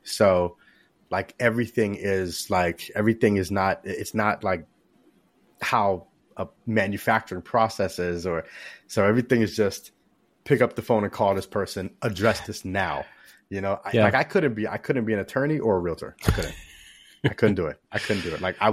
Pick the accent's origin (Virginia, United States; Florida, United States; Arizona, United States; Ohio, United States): Florida, United States; I this might date myself, but I grew up down in South Florida